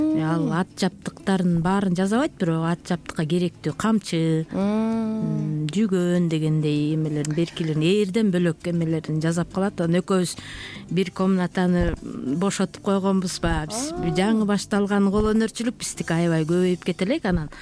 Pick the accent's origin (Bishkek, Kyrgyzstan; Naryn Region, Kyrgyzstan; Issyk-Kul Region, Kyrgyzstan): Naryn Region, Kyrgyzstan; Naryn; Мен өзүм Нарын шаарында чоңойгом, Нарын шаарында төрөлгөм, Нарын шаарында окугам, англис тили боюнча окуп бүткөм